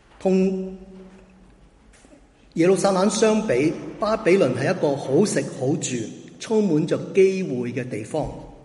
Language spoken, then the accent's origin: Chinese; Guangdong, China; now in Hong Kong; 我们广东人发誓好像吃生菜